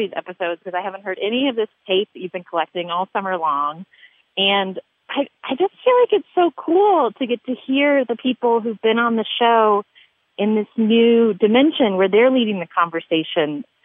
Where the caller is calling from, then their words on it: Wyoming, United States; I'm reading them from Wyoming.